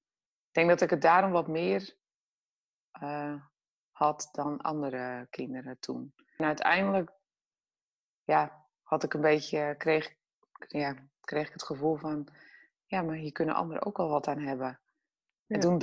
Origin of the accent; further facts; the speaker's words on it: North Holland, Netherlands; Ja. En ik kom uit West-Friesland. Wat ligt in Noord-Holland. Mensen denken dan vaak aan Friesland. Maar het ligt in Noord-Holland.